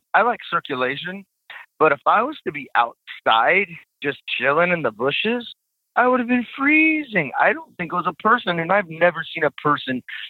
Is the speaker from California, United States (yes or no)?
yes; California, United States; I'm from California, man.